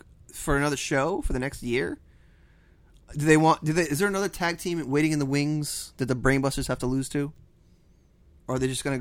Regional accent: United States; I'm a hypocrite. I'm very American.

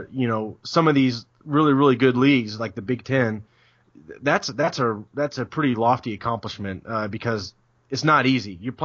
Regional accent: Atlanta, Georgia, United States; now in Kansas City, United States; Like, I'm from Atlanta. And I live in Kansas City now.

